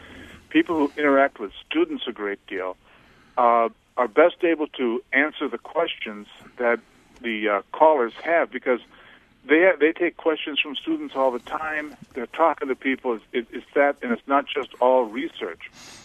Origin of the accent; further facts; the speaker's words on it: La Crosse, Wisconsin, United States; I'm from La Crosse